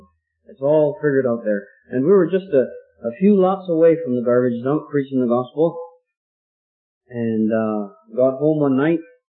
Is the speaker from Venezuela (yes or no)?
yes; Venezuela; one of the assemblies that I grew up in Venezuela